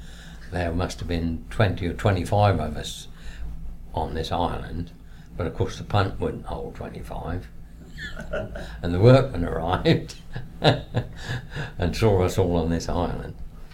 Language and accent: English; Ely, East of England, United Kingdom; I've lived in Ely all my life apart from National Service.